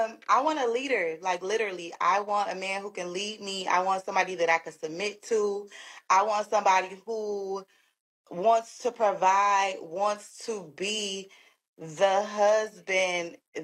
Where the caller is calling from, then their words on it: Detroit, Michigan, United States; I am calling from Detroit, Michigan.